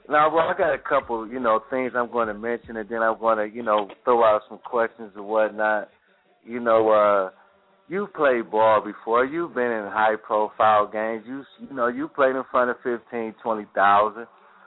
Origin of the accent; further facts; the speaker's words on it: Cleveland, Ohio, United States; It just so happens it's the first, and I'm from Cleveland